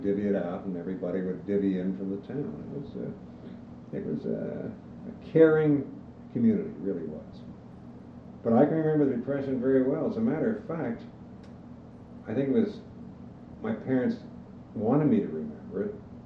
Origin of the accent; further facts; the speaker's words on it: Sewickley, Pennsylvania, United States; born there; I was born in the Swickley Hospital, which is the town just before you get to Leedsdale, on the way to Ambridge. I have, as I say, very fond memories of the town.